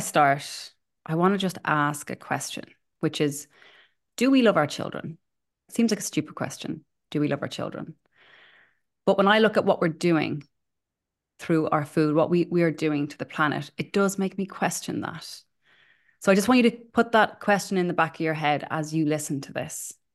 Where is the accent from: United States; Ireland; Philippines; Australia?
Ireland; you're from the UK. I'm from Ireland.